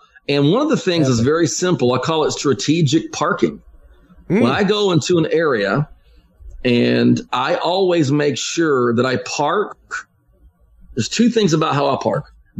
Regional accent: Orange, Texas, United States; I'm from Orange, Texas. We don't have bears here. We got occasional bears come from Louisiana.

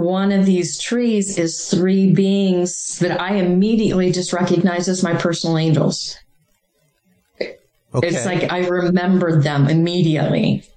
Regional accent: Iowa, United States; You know, I grew up in Iowa in very, you know, rural, you know, farming community. And this was in the 1960s.

